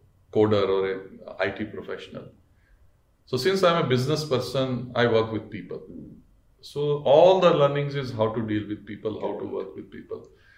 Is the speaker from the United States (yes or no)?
no; India; I was from India